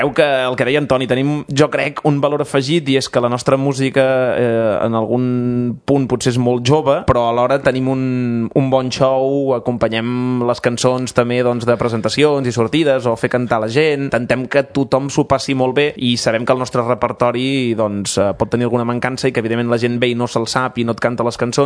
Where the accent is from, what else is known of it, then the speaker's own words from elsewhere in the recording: Breda, Catalonia, Spain; en Toni Solà sí que és de Sant Celoni, però l'Albert, en Joan i jo som de Breda